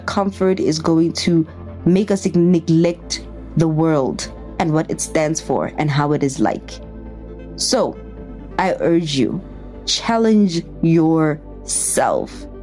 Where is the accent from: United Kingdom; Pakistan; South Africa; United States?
South Africa; Pretoria, Gauteng; I'm a girl from Pretoria. I'm introverted.